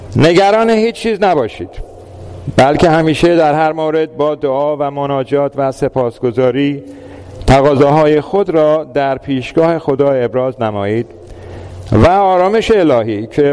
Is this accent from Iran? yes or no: yes; Iran; born there; moved away as an adult; also born or lived in United States; من چطور در ایران در یک خانواده نسبتا متوسط متولد شدم. پدرم بهایی بودن، مادرم مسلمان. در هر دو مورد من بزرگ شدم. تحصیلاتم رو توی آمریکا بعد از دیپلمم در ایران انجام دادم.